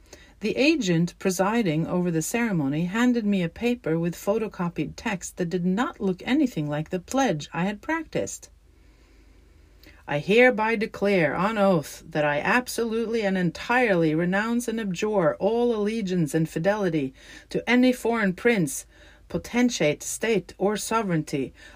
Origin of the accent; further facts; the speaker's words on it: Oslo, Norway; English is a second language; I grew up in Oslo, Norway, and owned and roamed the city like I was the queen of the jungle.